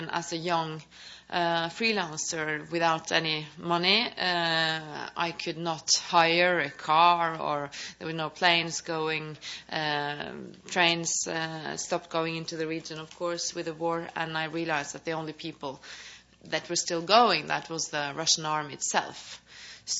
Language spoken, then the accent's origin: English; Norway; English is a second language; Well, I'm from Norway.